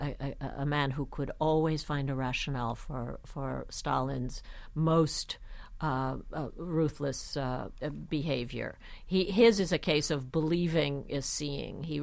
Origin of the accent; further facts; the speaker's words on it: Budapest, Hungary; Well, so you mentioned that I'm from Budapest.